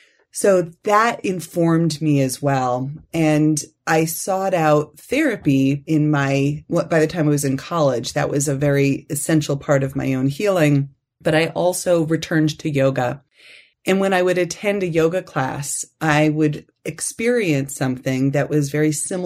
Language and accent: English; New York, United States; So I grew up in New York, and we would go to Pennsylvania and other areas to go to these places.